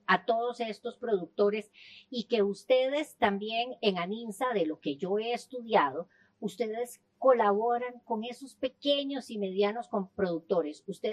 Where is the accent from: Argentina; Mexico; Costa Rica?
Costa Rica; yo como consumidora costarricense